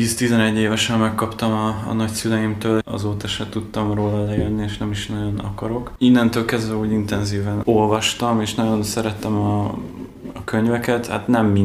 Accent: Szank, Bács-Kiskun, Hungary; now in Szeged, Hungary; 1989-ben születtem. Szanki születésű vagyok. Ez több szempontból is nagyon fontos, meghatározó számomra. Aztán az általános iskolát azt ott végeztem a faluban

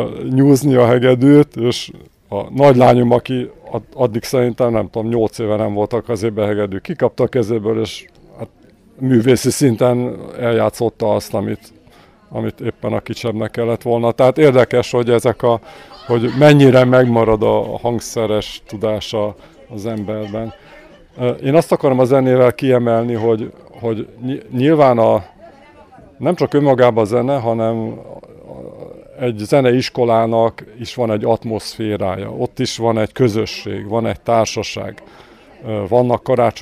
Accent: Kiskunhalas, Bács-Kiskun, Hungary; mivel elszármaztam ugye Halasról, és tulajdonképpen ahol fölnőttem, az a környezet nagyon radikálisan megváltozott.

